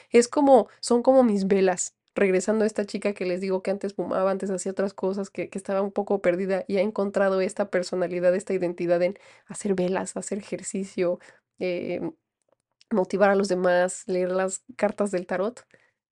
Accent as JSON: {"language": "Spanish", "region": "Aguascalientes", "country": "Mexico", "said": "También yo antes criticaba a gente que se quedó en Aguascalientes, de donde yo soy."}